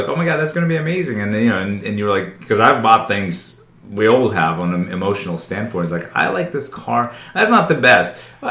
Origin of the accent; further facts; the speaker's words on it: Russia; also born or lived in Central Asia; I come from Russia